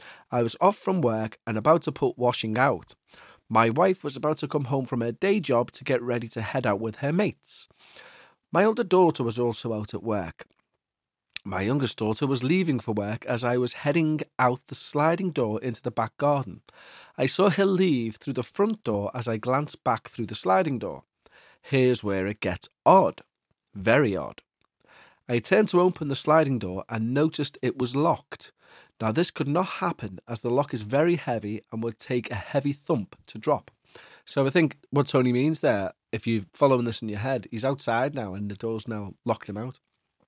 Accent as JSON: {"language": "English", "town": "Hendon", "region": "London", "country": "United Kingdom", "tie": "born or raised there", "lives_now": "Canberra, Australia", "said": "I grew up in Hendon, North London, in the 70s and 80s, in a very haunted house."}